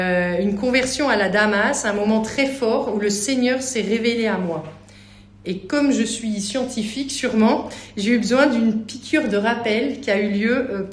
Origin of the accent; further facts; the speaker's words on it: France; parce qu'on est français, donc on arrivait un petit peu en Suisse